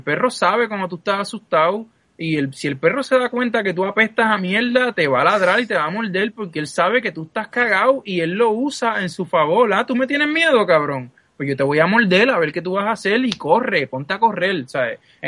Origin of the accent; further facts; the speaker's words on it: Bayamón, Puerto Rico; cuando yo estaba en Bayamón caminando por las calles de mi pueblo con mi mai